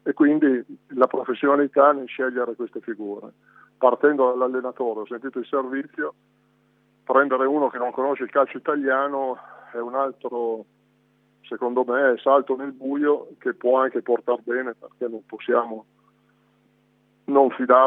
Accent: Fontanellato, Emilia-Romagna, Italy; come si dice dalle mie parti, al campo comunale di Fontanellato, qualche scarpone

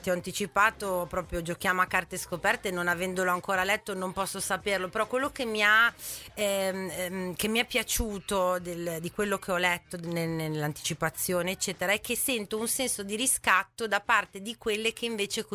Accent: Parma, Emilia-Romagna, Italy; qua noi siamo di Parma

